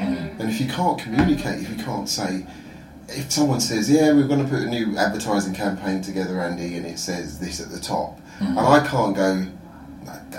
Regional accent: Croydon, London, United Kingdom; now in Sweden; It's quite funny, Croydon. But yes, it's my hometown. So I have a love about it. Sort of looking back at the history of growing up there, the different influences, taking all of that London life from growing up in there, then moving to Sweden was a big change.

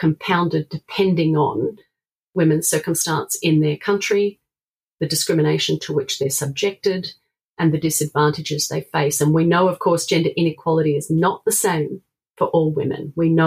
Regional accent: South Australia, Australia; my home state of South Australia

